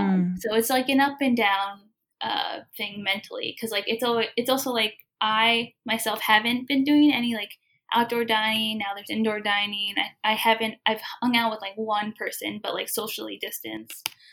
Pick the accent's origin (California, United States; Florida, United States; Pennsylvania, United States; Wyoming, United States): Pennsylvania, United States; also born or lived in Jersey City; Yeah, so I grew up in Pennsylvania in like a small town. And so it was like predominantly white. I was born in Jersey City. That's where my parents lived when they came over here. I spent most of my life in Pennsylvania.